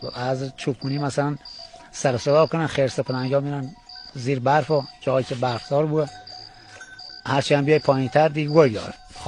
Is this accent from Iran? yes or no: yes; Tashar, Khuzestan, Iran; accent: Bakhtiari; بچه خوزستانم، شهرستان ایزه، روستای تاشار.